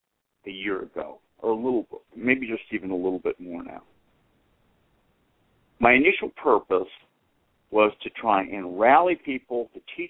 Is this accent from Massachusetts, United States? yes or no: yes; Boston, Massachusetts, United States; Now, it's not cold like where I grew up in Boston, like where my brother is